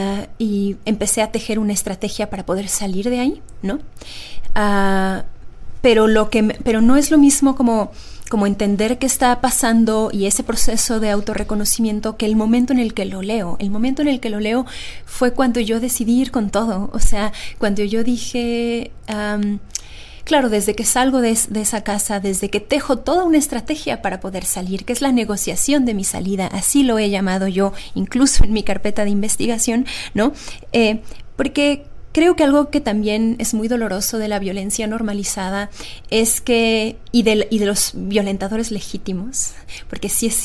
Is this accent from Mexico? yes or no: yes; Mexico; soy mexicana y que vivo en un país donde me atrevo a decir el Me Too es lo de menos